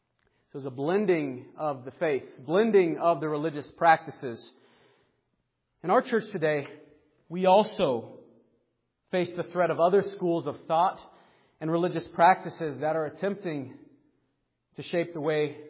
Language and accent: English; Arizona, United States; but growing up in Arizona, I used to say Baal.